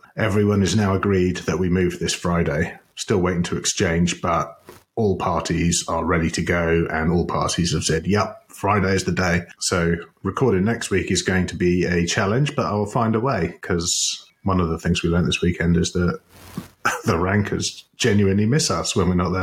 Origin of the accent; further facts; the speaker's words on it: United Kingdom; We're too British for that kind of nonsense.